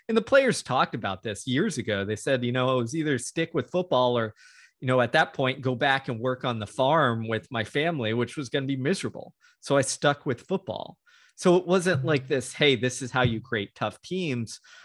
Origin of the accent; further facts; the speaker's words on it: Texas, United States; mainly because I'm from Texas, so everybody knows that story here.